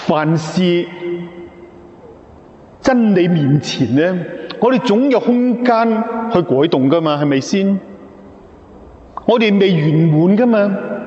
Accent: China; 所以我哋中国人都有呢个差不多先生啲课书，系咪？

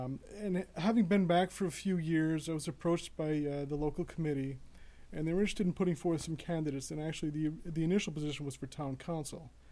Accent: New York, United States; I actually grew up in the area. I grew up in Seneca County.

